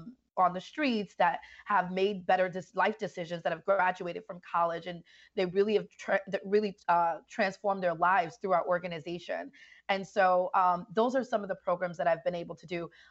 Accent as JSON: {"language": "English", "town": "New York City", "region": "New York", "country": "United States", "tie": "born or raised there", "said": "And so growing up in the Bronx and just being a person that's seen violence and have experienced so much in life, living in the Bronx, poverty and fatherlessness and all that stuff"}